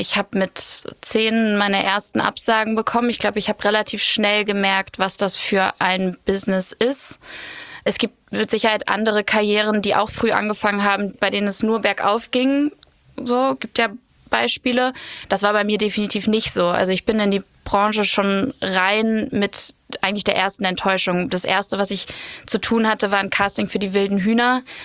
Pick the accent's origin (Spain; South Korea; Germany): Germany; Hamburg; ich bin halt in Winterhude groß geworden. Und für mich hat Hamburg bestanden aus Tretboot fahren und schwimmen in der Alster, Fahrrad fahren, später dann irgendwie mit 16 über die Reeperbahn laufen. Also ich hatte so die beste Kindheit und Jugend in Hamburg.